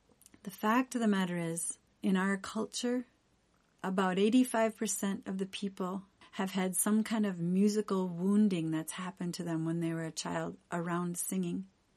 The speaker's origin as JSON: {"language": "English", "town": "Decorah", "region": "Iowa", "country": "United States", "said": "I am from Decorah, Iowa. Made a long journey to come here to this beautiful place, Holden Village."}